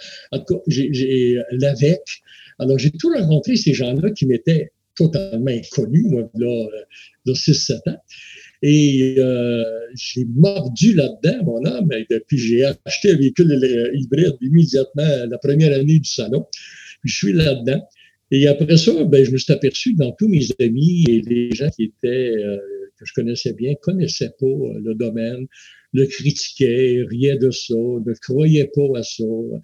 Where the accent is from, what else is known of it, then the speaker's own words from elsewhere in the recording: Saint-Hyacinthe, Quebec, Canada; Dans la région de Saint-Hyacinthe, c'est pas parce que je suis de Saint-Hyacinthe